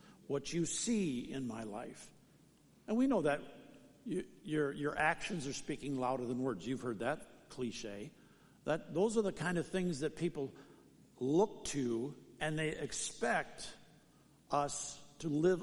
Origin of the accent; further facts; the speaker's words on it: St. Paul, Minnesota, United States; they find out … from St. Paul, and I went to high school in this area and grew up on the east side, this city, and now I'm a pastor